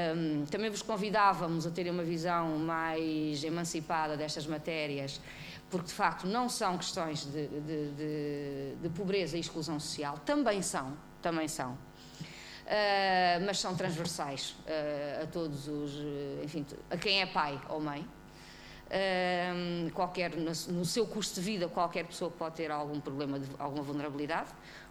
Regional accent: Alentejo, Portugal; eu sou do Alentejo, que é uma das áreas onde ele foi amplamente desenvolvido

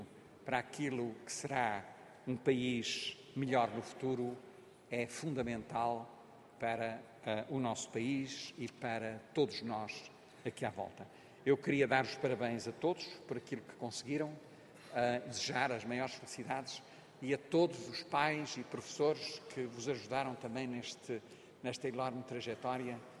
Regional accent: Mozambique; Eu nasci, cresci em Moçambique, cresci numa ditadura.

